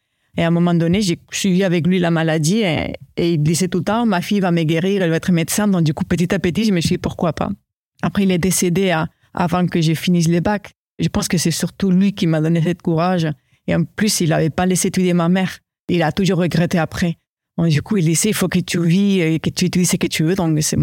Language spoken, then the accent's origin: French; Madrid, Community of Madrid, Spain; moved away as an adult; j'ai 43 ans et je suis née à Madrid, en Espagne. Donc, du coup, j'ai grandi jusqu'à mes 29 ans à Madrid.